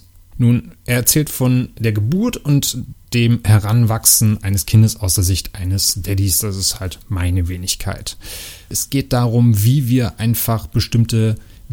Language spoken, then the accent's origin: German; Cologne, North Rhine-Westphalia, Germany; Ich komme aus Kölle